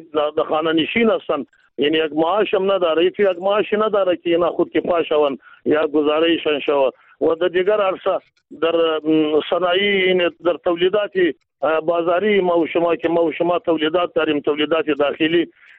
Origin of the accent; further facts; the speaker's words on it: Afghanistan; یکی خو ما افغان هستیم که دود و دستور خود داریم یا کلتور خود داریم